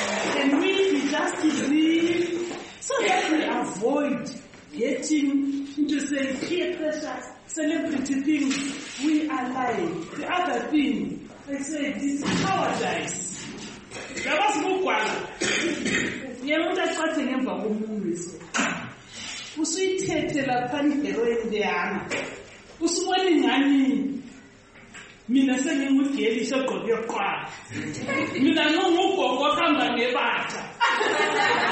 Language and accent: English; Mali; I shouldn't forget that I come from Mali.